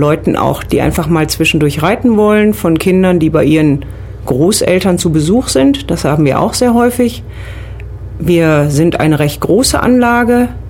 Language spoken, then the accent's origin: German; North Rhine-Westphalia, Germany; Wie man das vielleicht etwas hört in meiner Aussprache, ich komme aus dem Rheinland, bin also nicht hier aus Baden-Württemberg. Ich bin hier runtergezogen